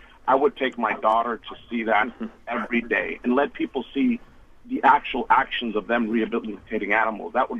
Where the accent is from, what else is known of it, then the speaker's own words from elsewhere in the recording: Miami, Florida, United States; I grew up here in Miami, and I have very fond memories of this aquarium.